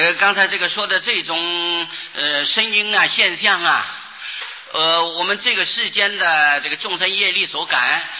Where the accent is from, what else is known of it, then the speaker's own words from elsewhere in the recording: Miaoli County, Taiwan; 我记得我八岁哪一年啊，北部就是苗栗一带，就是我的家乡那个地方